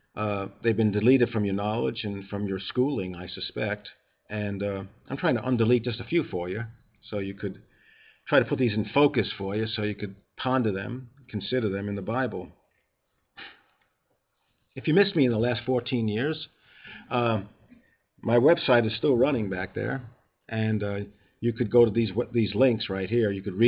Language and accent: English; New York, United States; Remember, I'm from New York. We like to talk.